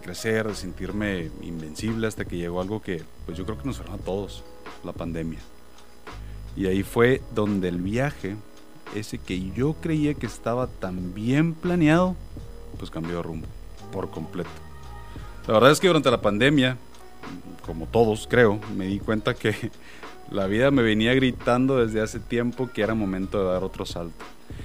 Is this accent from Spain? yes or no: no; Ensenada, Baja California, Mexico; now in Tijuana, Mexico; soy originario de Ensenada, pero actualmente vivo en Tijuana.